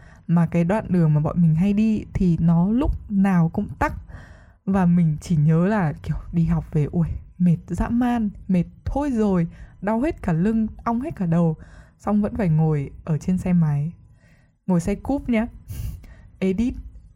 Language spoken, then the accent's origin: Vietnamese; Hanoi, Vietnam; Đấy là điều tất nhiên vì mình lớn lên ở Hà Nội. Và xung quanh mình toàn các bạn ở Hà Nội, nên mình yêu dai Hà Nội là đúng.